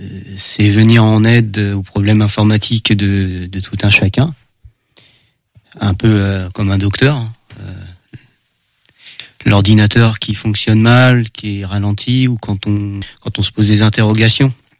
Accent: Angers, Pays de la Loire, France; je suis né à Angers, donc j'ai vécu une longue partie de ma vie à Angers. Je suis arrivé en campagne en 2005 à Feneux à l'époque, et j'ai déménagé ensuite 5 ans après à Sceaux-d'Anjou.

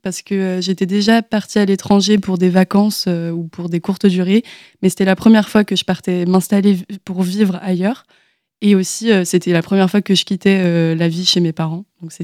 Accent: Angers, Pays de la Loire, France; j'ai 21 ans, je suis originaire d'Angers

